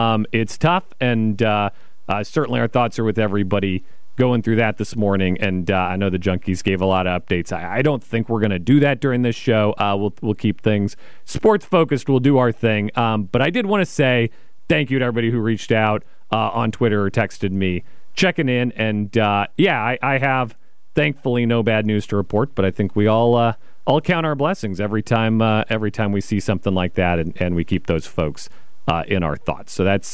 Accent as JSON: {"language": "English", "town": "Wichita", "region": "Kansas", "country": "United States", "said": "I am from Wichita."}